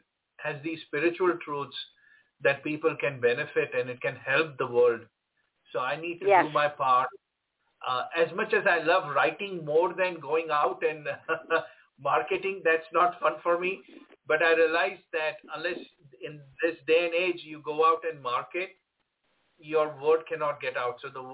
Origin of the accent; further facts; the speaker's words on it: Mumbai, Maharashtra, India; moved away as an adult; now in United States; I was born in India. I was born in India and lived there. I grew up in Bombay, and I came to the U.S. when I was 21.